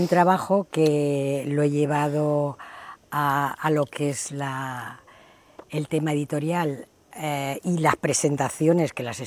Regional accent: Cartagena, Region of Murcia, Spain; Yo soy hija de Murcia, en una cartagenera, y en mi biografía siempre he puesto que soy de raíces fenicias y árabes, porque es lo que ha habido en nuestra tierra.

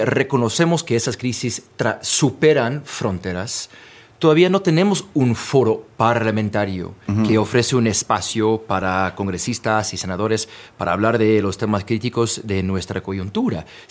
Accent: United States; now in Mexico; Estados Unidos, por ejemplo, que ahora bajo esta administración de Donald Trump, de mi país de origen

